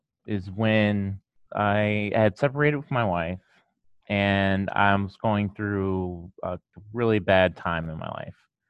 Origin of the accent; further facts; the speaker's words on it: Maryland, United States; I'm from Maryland in the United States